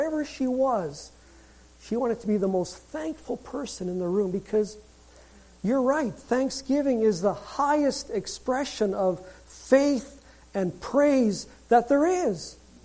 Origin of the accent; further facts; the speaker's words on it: Winnipeg, Manitoba, Canada; I grew up in Winnipeg on Banning Street in the West End.